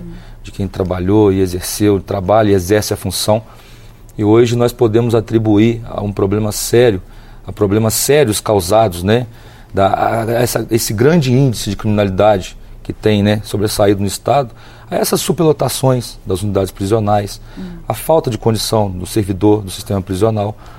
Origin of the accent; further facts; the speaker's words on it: Juiz de Fora, Minas Gerais, Brazil; Eu sou de Juiz de Fora, sou nascido e criado em Juiz de Fora. Estou estabelecido também em Belo Horizonte